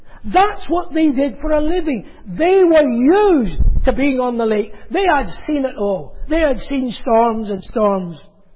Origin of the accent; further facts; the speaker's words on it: Scotland, United Kingdom; I grew up in Scotland, as you would realise, and it rains in Scotland even more than it does in Manchester.